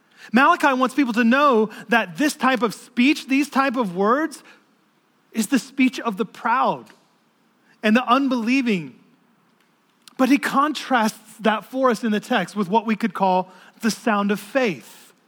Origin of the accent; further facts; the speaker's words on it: Florida, United States; Augustine, I'm from Florida.